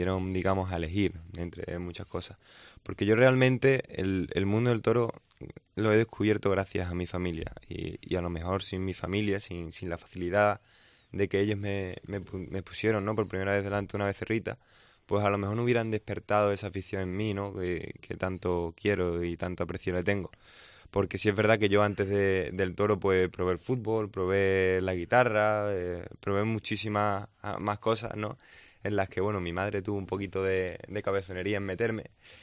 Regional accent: Mairena del Aljarafe, Andalusia, Spain; yo soy de Mairena de las Jarafes, ¿no? Pero además vengo de una familia que es taurina desde que mi abuelo pues empezó con la tradición y que me he criado viendo toros

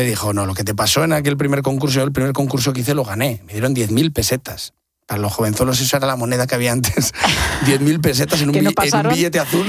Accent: Casasola, Castile and León, Spain; Y fue la primera vez que fui consciente de que el nombre de mi pueblo podía ser gracioso. Casasola, es verdad que es curioso. Y sí, es Valladolid, tierra del bueno, realmente es tierra del pan, pero tierra de campos y así.

